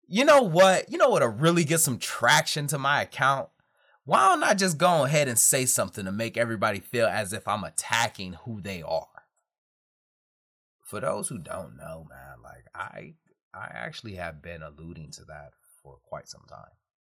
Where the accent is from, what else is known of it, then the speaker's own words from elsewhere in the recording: Detroit, Michigan, United States; 18-year-old me joining the Marine Corps, born and raised in Detroit, Michigan.